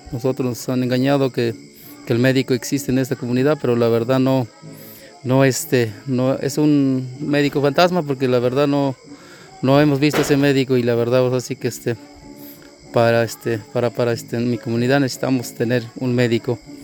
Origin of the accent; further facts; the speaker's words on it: Santa María la Victoria, Mexico; de aquí de Santa María la Victoria, municipio de Santicomatlán.